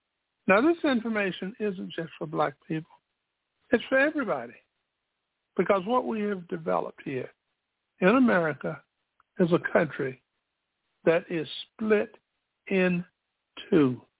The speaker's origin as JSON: {"language": "English", "town": "Spartanburg", "region": "South Carolina", "country": "United States", "tie": "born or raised there", "said": "there were troops in the United States Army who had been stationed in my hometown, Spartanburg, South Carolina."}